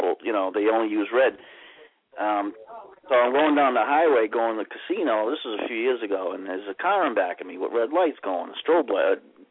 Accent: Massachusetts, United States; I said, "I'm from Massachusetts. We stop for blue, not for red."

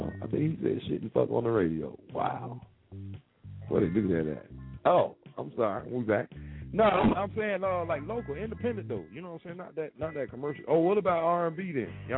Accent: Florida, United States; Well, yeah, you know, I'm from Florida. It tastes like chicken.

